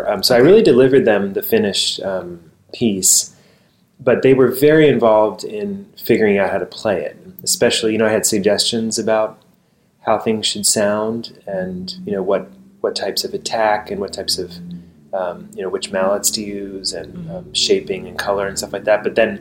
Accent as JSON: {"language": "English", "region": "Ohio", "country": "United States", "tie": "born or raised there", "said": "sort of back to my roots in a way of growing up in Ohio and playing steel string guitar and these things."}